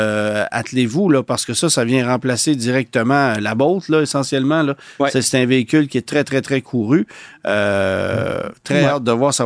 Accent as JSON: {"language": "French", "country": "Canada", "said": "Parce que chez nous au Canada"}